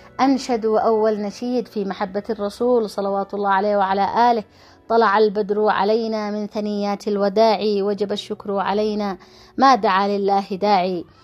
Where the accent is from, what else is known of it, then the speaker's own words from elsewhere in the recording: Yemen; المولد النبوي الشريف يعني لنا كيمنيين اليوم